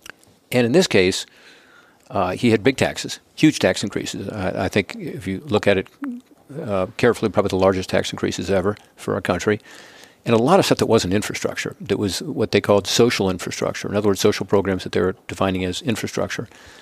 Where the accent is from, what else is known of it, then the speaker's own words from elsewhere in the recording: Cincinnati, Ohio, United States; I have a bridge in my hometown of Cincinnati.